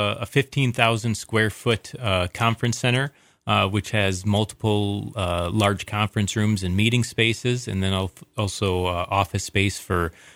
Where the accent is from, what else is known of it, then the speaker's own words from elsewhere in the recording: Wisconsin, United States; moved away as an adult; we came from the Midwest. I'm originally from Wisconsin, and my wife is from Minnesota